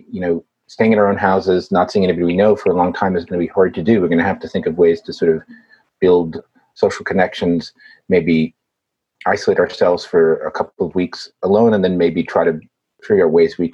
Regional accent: New York, United States; I think as a New Yorker, I think it's a fine place to live.

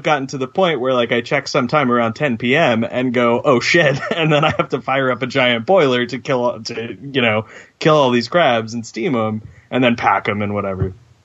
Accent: East Coast, United States; I'm from the East Coast. So we bought a bunch of crabs.

